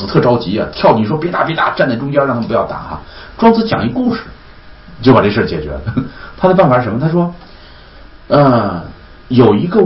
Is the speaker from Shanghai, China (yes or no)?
no; Shaanxi, China; 我虽然是秦国人，我们陕西人